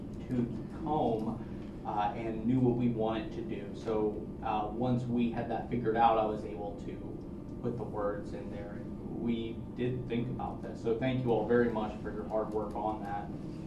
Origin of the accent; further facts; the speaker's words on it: Maryland, United States; grew up in the rural portion of Maryland.